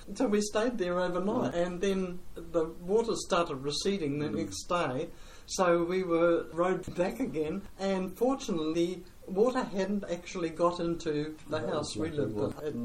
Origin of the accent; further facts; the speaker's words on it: Hastings, Hawke's Bay, New Zealand; born there; in 1934, and I was born in Hastings, and I think it was the maternity annex that was in St Albans Street.